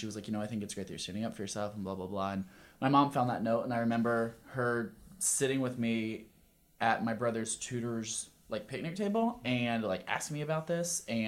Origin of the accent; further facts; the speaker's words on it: Virginia, United States; so my hometown is a little bumble scum blip on the map in Virginia where we still have Confederate Flag Fridays